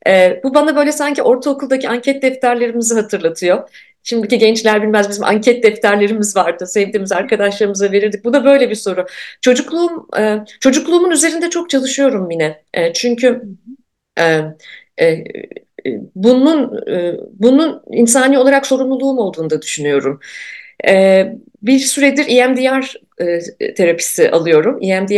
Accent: Ankara, Turkey; Ankaralıyım ben, tutkulu bir Ankaralıyım. Eski Ankara'nın o sokakları, sokak kültürü falan.

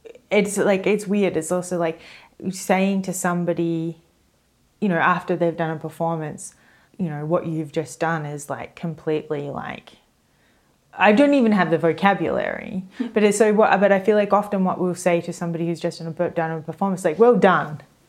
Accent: Australia; Even though I am Australian

